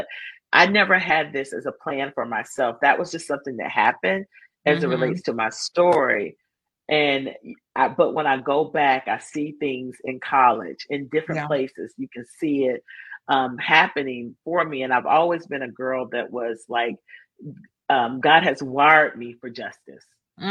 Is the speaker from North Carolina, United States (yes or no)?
yes; Fayetteville, North Carolina, United States; I'm from Fayetteville. And then the next thing you know, like, what school you go to? And I was like, I went to Southview.